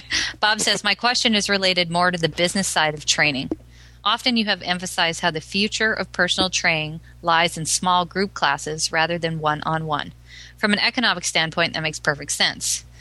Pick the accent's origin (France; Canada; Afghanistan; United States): Canada; I'm Canadian, and I grew up with canola fields all around me